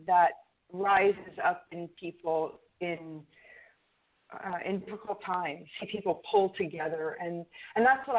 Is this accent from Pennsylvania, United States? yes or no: yes; Pennsylvania, United States; So from growing up in Pennsylvania and then heading out into banking and from banking into law enforcement